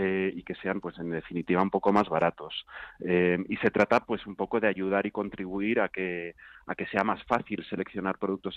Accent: Spain; Bueno, yo soy una mezcla un poco rara. Soy español, pero también tengo parte británica, tengo parte inglesa. Pero bueno, hablo los dos idiomas.

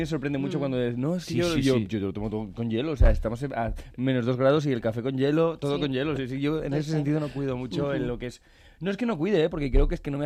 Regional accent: Barcelona, Catalonia, Spain; moved away; soy de Barcelona, pero llevo aquí ya como 18 años, si no recuerdo mal. Así que ya es mi primera casa prácticamente.

